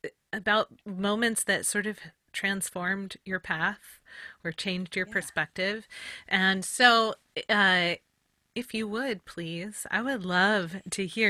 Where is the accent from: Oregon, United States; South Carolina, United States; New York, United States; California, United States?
Oregon, United States; I grew up in Southern Oregon and I'm used to woo.